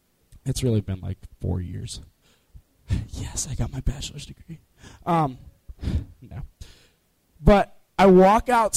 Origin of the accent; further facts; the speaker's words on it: Illinois, United States; For those of you guys that don't know, I'm from Illinois. And so, like, this is what Illinois is like in, like, late August.